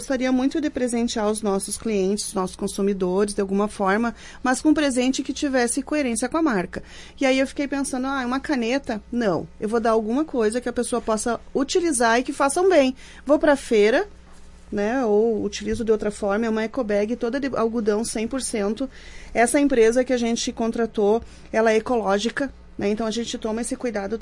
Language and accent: Portuguese; Caxias do Sul, Rio Grande do Sul, Brazil; a gente é de Caxias do Sul, sim. Algumas pessoas nos perguntam, ah, vocês são daqui? Sim, a gente é daqui.